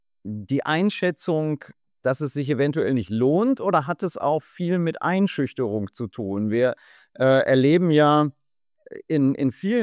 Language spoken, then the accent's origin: German; Bochum, North Rhine-Westphalia, Germany; was mich natürlich als gebürtigen Bochumer sehr freut